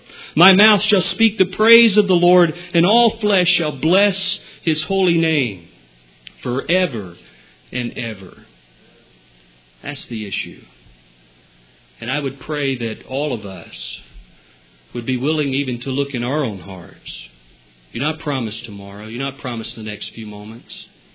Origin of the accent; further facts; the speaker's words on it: Canada; Our neighbors have faced it alone, and I'm one Canadian who is tired of hearing them get kicked around.